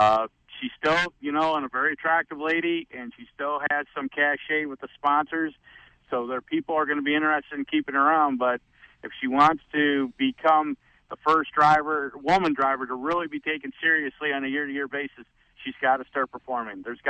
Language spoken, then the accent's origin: English; Midwest, United States; who we are as, you know, people that are just, you know, born and raised in the Midwest.